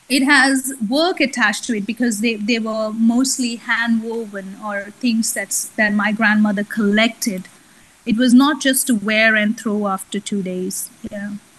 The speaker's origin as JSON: {"language": "English", "country": "India", "tie": "born or raised there", "moved": "as an adult", "lives_now": "United Arab Emirates", "said": "I'm born and brought up in India, and for most of my life now, I've been living in UAE for past 20 years."}